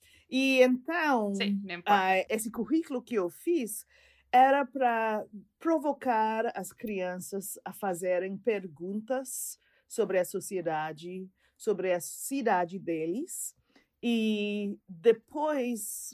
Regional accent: Trinidad & Tobago; Portuguese is a second language; also born or lived in Brazil; Sou de Trinidad e Tobago, no Caribe, mas vivo muito cerca de Venezuela.

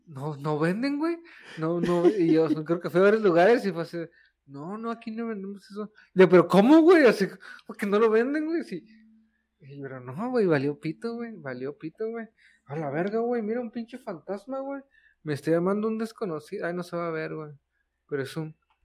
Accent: Mexico City, Mexico; now in Tijuana, Mexico; aquí soy nativo, güey. O sea, ¿sí? Realmente hablo como hablo, pocheo. O sea, todo aquí como tijuanense. Pero el día que se enteran que soy chilango, soy el chilango.

